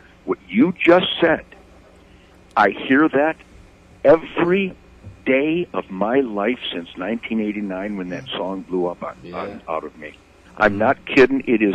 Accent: Redford, Michigan, United States; Well, hell, I was born and raised in Redford over there. Detroit city limits.

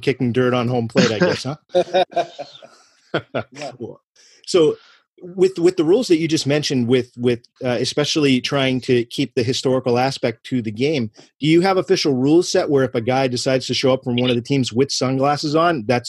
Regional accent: Clinton, Massachusetts, United States; I grew up right outside of Clinton, Massachusetts, and they have their claim to fame.

